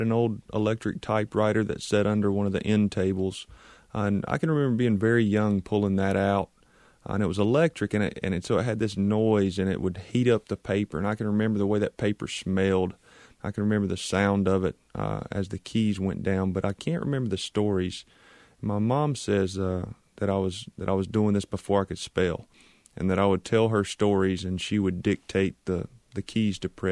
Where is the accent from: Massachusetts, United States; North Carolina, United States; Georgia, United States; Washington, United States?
North Carolina, United States; Charlotte; Oh, I grew up in Charlotte, but I moved to the mountains as soon as I could.